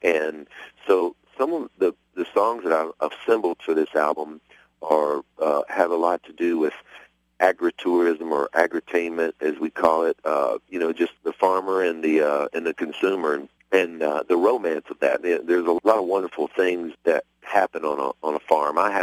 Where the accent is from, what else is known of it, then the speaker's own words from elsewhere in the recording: Florida, United States; And I'm not just saying it because it's my home state of Florida